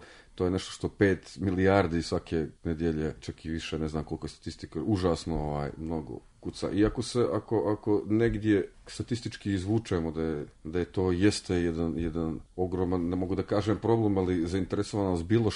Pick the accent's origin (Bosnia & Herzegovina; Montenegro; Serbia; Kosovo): Montenegro; dolazim iz Crne Gore, pišem u Crnoj Gori